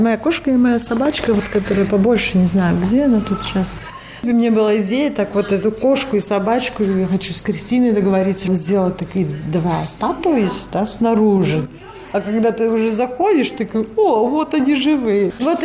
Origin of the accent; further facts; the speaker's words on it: Riga, Latvia; Да-да-да, я из Риги. Всю жизнь прожила в Риге